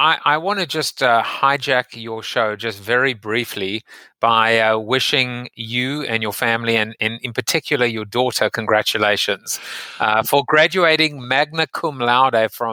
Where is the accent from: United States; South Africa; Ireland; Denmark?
South Africa; moved away; I'm from South Africa, and I've been here now for 23 years, and the accent looks like it's sticking with me.